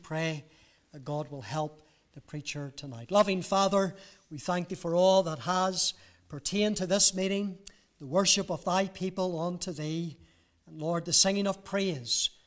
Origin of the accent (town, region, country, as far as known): Northern Ireland, United Kingdom; born there